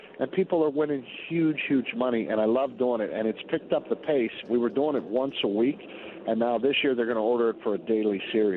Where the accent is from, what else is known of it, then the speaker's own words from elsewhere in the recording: Pittsburgh, Pennsylvania, United States; we're Midwestern kids. I'm from Pittsburgh. She's from Illinois.